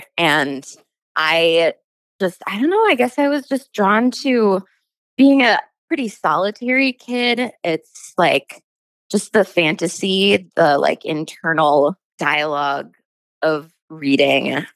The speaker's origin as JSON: {"language": "English", "town": "Kiel", "region": "Wisconsin", "country": "United States", "tie": "born or raised there", "lives_now": "Milwaukee, United States", "said": "I grew up in Keel, Wisconsin. It's like about an hour and a half away. It's pretty small, and I came to Milwaukee for art school, and I've just been here ever since."}